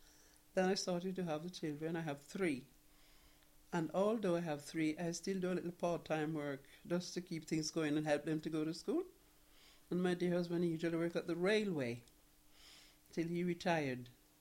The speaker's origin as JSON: {"language": "English", "country": "Jamaica", "moved": "yes", "said": "But to the end, I never knew I was so far from Jamaica, from my home."}